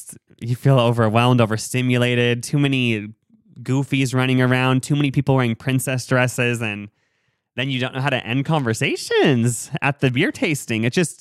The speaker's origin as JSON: {"language": "English", "region": "Nebraska", "country": "United States", "said": "we're from Nebraska, whatever"}